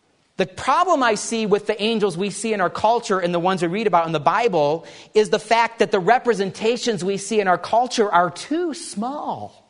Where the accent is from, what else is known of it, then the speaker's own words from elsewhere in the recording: Midwest, United States; Growing up in the Midwest, I would get out of bed every Christmas morning